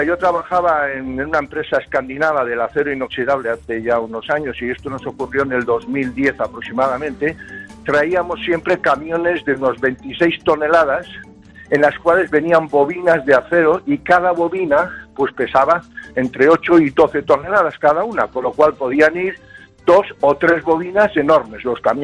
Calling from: Sant Cugat del Vallès, Catalonia, Spain; de San Cugat del Vallés.

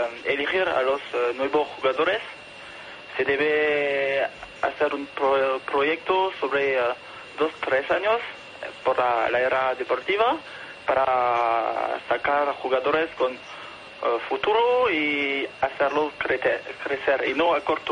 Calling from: Paris, Île-de-France, France; de París.

